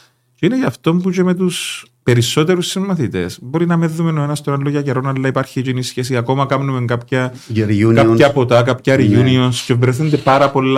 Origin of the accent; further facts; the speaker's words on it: Nicosia, Nicosia District, Cyprus; γεννήθηκα και ζω ακόμα εντός των τυχών πόλεων της Λευκωσίας, παρά το γεγονός ότι η γονή μου χτίσα στο πλατή το 1986 και είχαμε μετακομίσει.